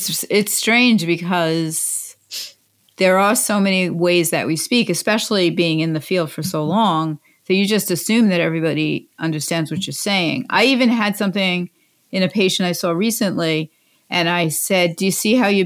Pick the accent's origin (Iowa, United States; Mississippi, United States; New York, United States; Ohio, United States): New York, United States; You're from where you're from. I'm from New York.